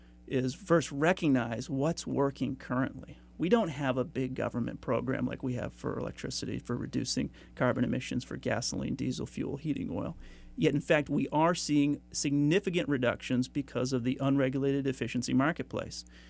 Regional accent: Bellows Falls, Vermont, United States; I grew up in Bellows Falls. We used to have a grocery store.

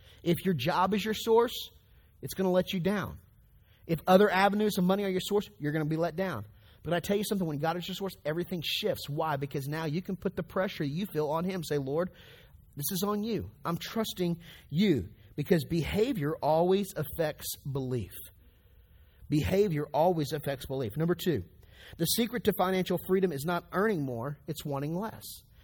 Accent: the South, United States; If you've growing up in the South, you know, we always had these old ponds that we go fishing in.

